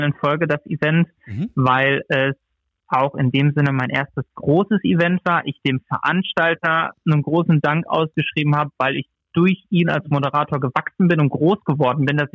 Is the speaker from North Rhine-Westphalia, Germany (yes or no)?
yes; North Rhine-Westphalia, Germany; Ich komme aus dem Sauerland